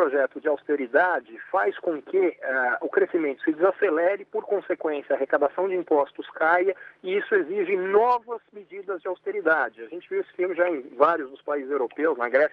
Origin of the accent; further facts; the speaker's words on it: Brazil; como nós brasileiros sabemos bem que esse processo de emissão monetária para financiamento de dívida acaba gerando